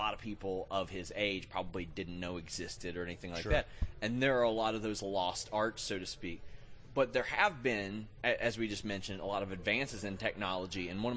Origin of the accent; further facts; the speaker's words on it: Kentucky, United States; I mean, I'm from Kentucky. When I hit the Midwest for the first time, I was like, land is flat?